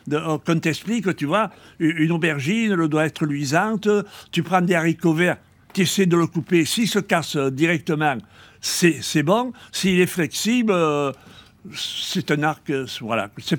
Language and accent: French; Provence-Alpes-Côte d'Azur, France; je me sens de plus en plus provençal.